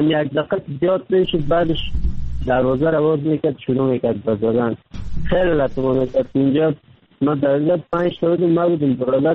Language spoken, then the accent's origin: Persian; Kabul, Afghanistan; now in Turkey; 3 سال میشه ترکیه آمدم، از افغانستان 3 سال میشه رکن فیلن هم ترکیه هستم. اما از افغانستان آمدم طرف پاکستان آوردم، آمدم از کابل آمدم،